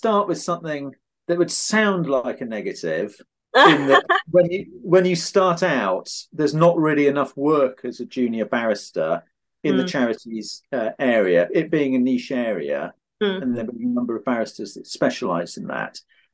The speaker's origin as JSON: {"language": "English", "town": "Oxford", "region": "South East England", "country": "United Kingdom", "tie": "born or raised there", "said": "So I started out, Oxford is my hometown, even though I practice in London. And I started out as a teenager volunteering for Oxfam."}